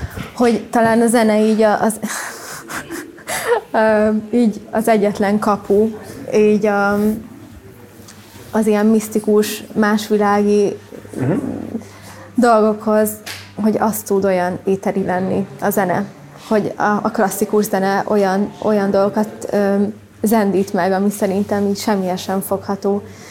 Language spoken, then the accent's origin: Hungarian; Pilisszentkereszt, Pest, Hungary; also born or lived in Germany; Ott nőttem fel, agglomerációban.